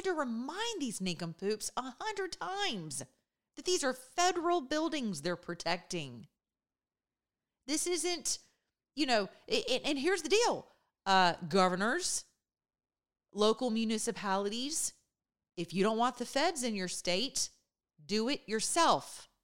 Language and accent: English; United States; It embarrassed me as an American citizen.